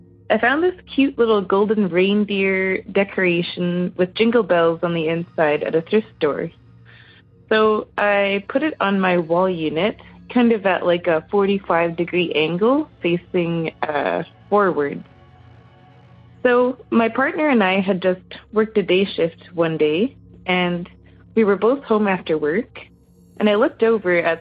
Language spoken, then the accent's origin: English; Flin Flon, Manitoba, Canada; I am from Flin Flon, Manitoba.